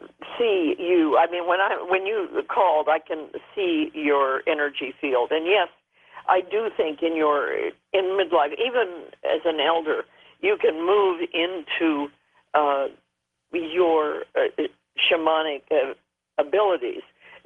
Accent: Seattle, Washington, United States; born there; I was born in Seattle, so I know where.

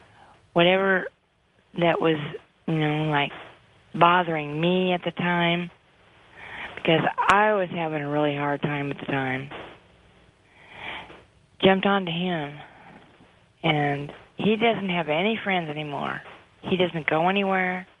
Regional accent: Kansas City, United States; I'm from Kansas City.

